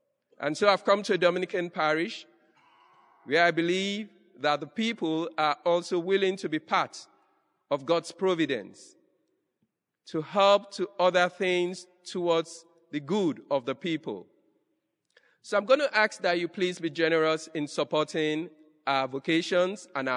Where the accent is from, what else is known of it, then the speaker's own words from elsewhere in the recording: Nigeria; I come from Nigeria. I'm a Dominican working in the province of Nigeria and Ghana.